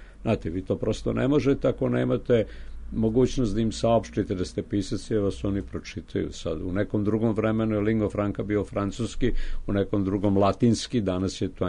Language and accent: Serbian; Serbia; first language Serbian; srpski je moj maternji jezik i ja nikad ne bi mogao da pišem ni na čemu drugom nego na srpskom.